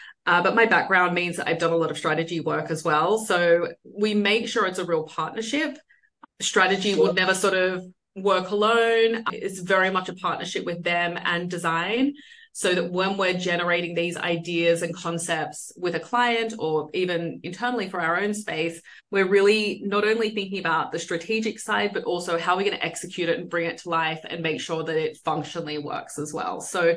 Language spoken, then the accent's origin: English; Australia; moved away as an adult; now in New York, United States; you'll hear that I'm Australian, but so I came to New York 9 years ago, and with an Australian firm.